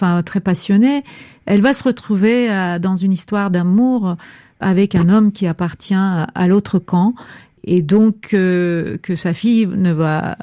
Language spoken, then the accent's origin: French; Turkey; c'est vraiment mon pays d'origine que j'aime infiniment, mais c'est vrai que l'ancienne Turquie est en train de mourir.